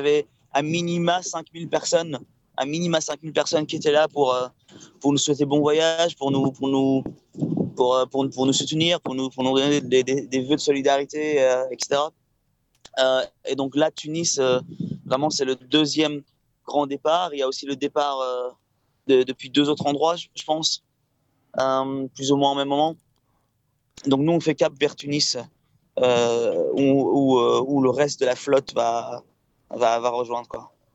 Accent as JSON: {"language": "French", "town": "Brussels", "region": "Brussels-Capital Region", "country": "Belgium", "said": "Je me suis rappelé que je viens de Bruxelles"}